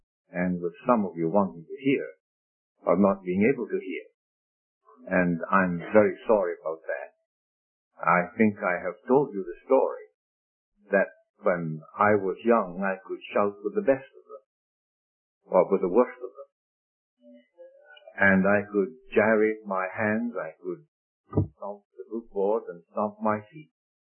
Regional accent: Scotland, United Kingdom; When I was growing up in Scotland, there was a group of preachers that were going around

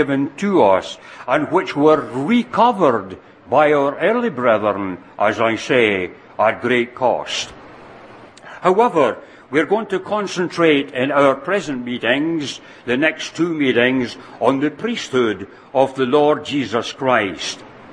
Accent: Scotland, United Kingdom; The assembly that I was brought up in Scotland when I was but a boy

